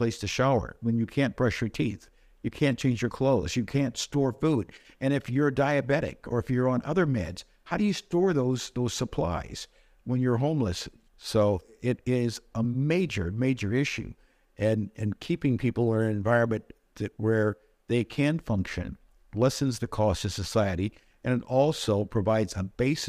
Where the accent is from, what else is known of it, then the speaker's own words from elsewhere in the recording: Kansas City, United States; also born or lived in New York, United States; I grew up in Kansas City in the 40s and 50s. I lived in a segregated environment in those days.